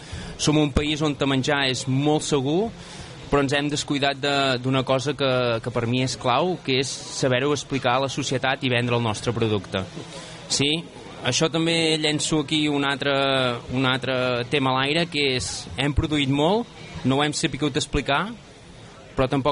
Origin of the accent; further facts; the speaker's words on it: Catalonia, Spain; des d'haver nascut al mig de vaques i camps, i crec que com a catalans